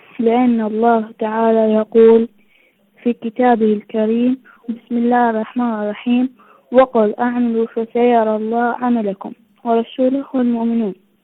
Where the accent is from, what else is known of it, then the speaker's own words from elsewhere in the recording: Iraq; من العراق.